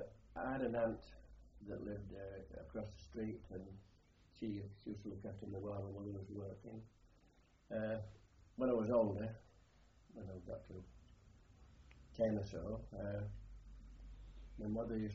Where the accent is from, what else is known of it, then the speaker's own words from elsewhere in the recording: Bradford, Yorkshire and the Humber, United Kingdom; born there; I was born in Bradford District, Bradford Moor District, February 4th, 1923.